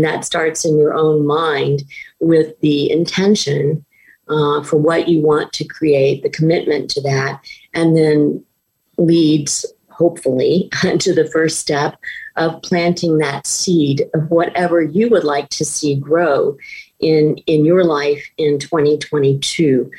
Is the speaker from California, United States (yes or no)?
yes; California, United States; moved away as an adult; My husband and I moved to North Central Washington from Southern California.